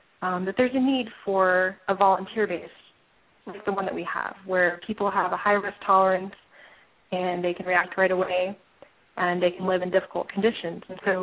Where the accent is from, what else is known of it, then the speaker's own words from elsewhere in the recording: Atlanta, Georgia, United States; Well, I grew up in Atlanta, Georgia, and I served in the Air Force from 2002 to 2006.